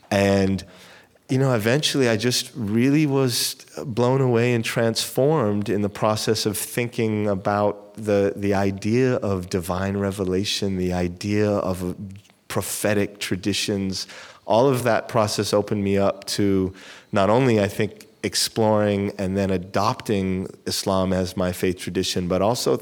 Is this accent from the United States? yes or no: no; Amman, Amman Governorate, Jordan; also born or lived in Europe; Well, so backing up, I guess, a little, I was born in Amman.